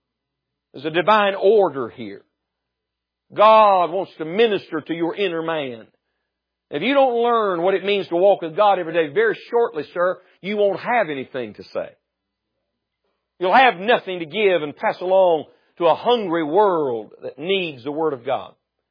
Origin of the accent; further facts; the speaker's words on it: West Virginia, United States; I'm from West Virginia, and she's a Yankee from Michigan, and we met in Bible college.